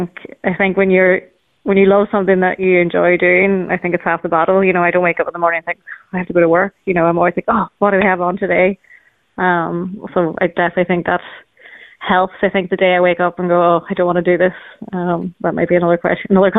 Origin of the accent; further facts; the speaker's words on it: Ireland; I was buying it anyway just because I wanted to support you being Irish, but now I love the product. And that was great. I just think the Irish, what we do is great.